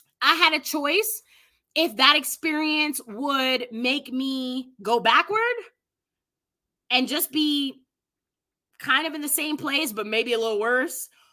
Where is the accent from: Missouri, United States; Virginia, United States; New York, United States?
New York, United States; New York City; I come from New York City, so I was a real hothead, okay?